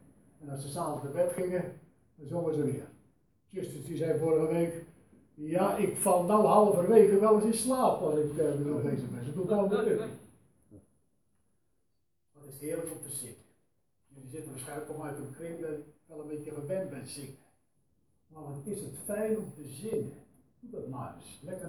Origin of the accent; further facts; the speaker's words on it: Brandwijk, South Holland, Netherlands; Zelfs in Brandwijk, de plaats waar ik vandaan kom, vroeger was dat een puur godsdienstig dorp.